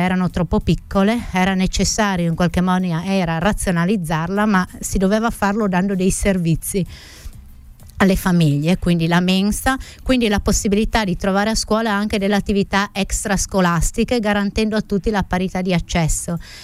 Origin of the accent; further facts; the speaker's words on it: Friuli-Venezia Giulia, Italy; first language Carnic; nella mia lingua madre, no? Che è il carnico, come abbiamo detto prima. Noi abbiamo la fortuna di vivere in una terra che ha tante peculiarità linguistiche